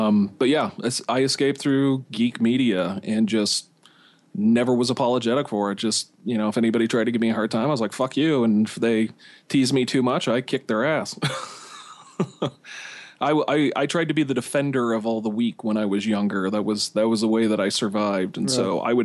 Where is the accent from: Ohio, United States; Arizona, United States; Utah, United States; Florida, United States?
Utah, United States; Midvale; my mom decided to go back to school up at the University of Utah and move downtown, and I grew up in Midvale.